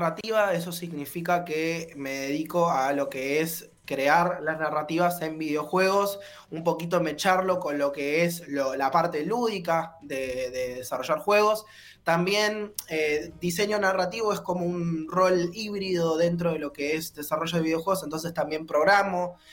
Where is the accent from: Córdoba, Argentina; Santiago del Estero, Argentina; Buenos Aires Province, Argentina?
Buenos Aires Province, Argentina; Bahía Blanca; y yo que soy de Bahía Blanca